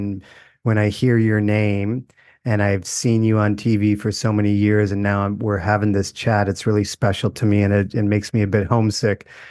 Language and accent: English; Canada; Growing up in Canada, I was very passionate about sport, in particular football and golf.